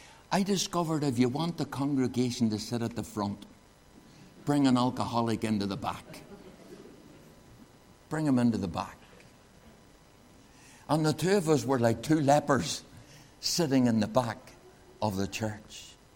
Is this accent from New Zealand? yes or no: no; Belfast, Northern Ireland, United Kingdom; when I was growing up in Shankill after I got saved